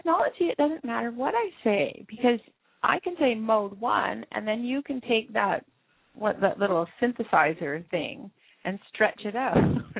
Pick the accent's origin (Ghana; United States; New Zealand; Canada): Canada; And by contrast, as a Canadian, you know, I'm quite happy standing by the sink